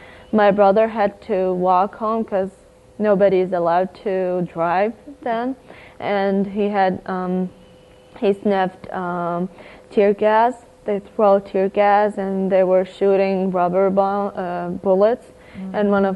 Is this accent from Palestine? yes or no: yes; Palestine; So I would like people to know about my country when I come here and tell them that I'm from Palestine.